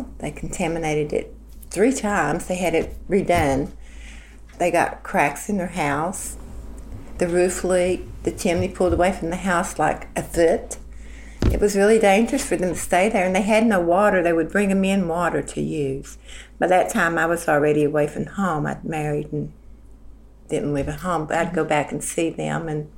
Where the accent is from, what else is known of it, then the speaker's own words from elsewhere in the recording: Lenoir, West Virginia, United States; I'm from Lenoir, West Virginia. I've lived here for the last 47 years.